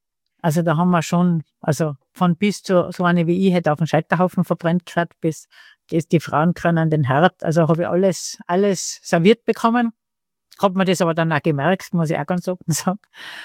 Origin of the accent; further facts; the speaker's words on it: Tyrol, Austria; was wir als Tiroler gern haben